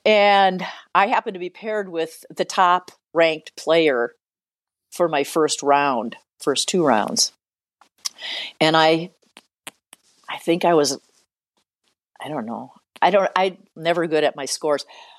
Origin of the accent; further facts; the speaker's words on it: Sheboygan, Wisconsin, United States; And I was like, oh, I'm from Sheboygan, Wisconsin.